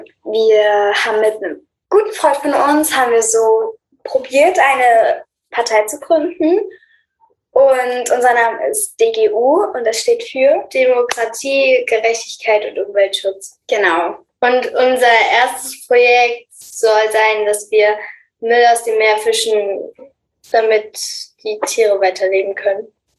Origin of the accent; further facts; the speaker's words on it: Leipzig, Saxony, Germany; wir sind 11 und 12 Jahre alt und wir kommen aus Leipzig